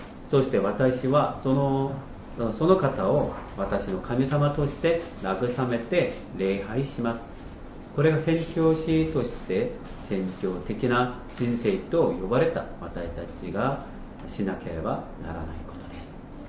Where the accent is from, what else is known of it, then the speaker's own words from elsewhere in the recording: South Korea; Japanese is a second language; now in Japan; 私が韓国人なので歴史的な葛藤がある日本に来ることは、対してある韓国の信徒たちに反感を持たれるもありました。